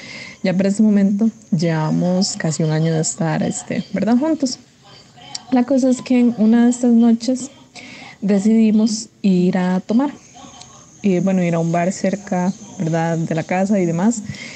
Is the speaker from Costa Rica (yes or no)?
yes; Costa Rica; Y como buenos ticos, ¿verdad?